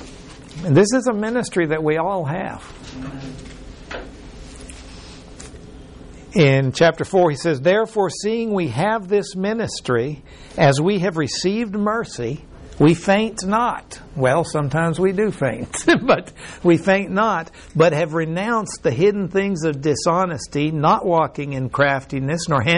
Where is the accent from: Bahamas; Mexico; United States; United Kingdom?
Mexico; I remember reading in history, because I was raised in Mexico and it was Mexican history